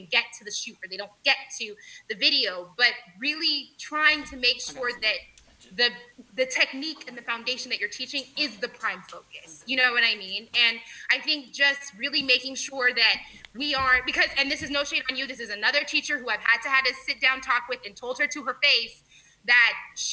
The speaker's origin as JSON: {"language": "English", "region": "Nevada", "country": "United States", "tie": "born or raised there", "said": "me growing up in Nevada, the culture shock family"}